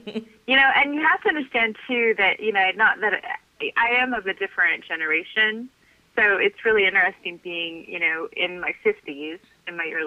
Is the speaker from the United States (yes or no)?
yes; Snoqualmie, Washington, United States; I grew up in a region of, I mean, it was very diverse. Geographically, it was full of splendor. It was an area in Washington State called Snoqualmie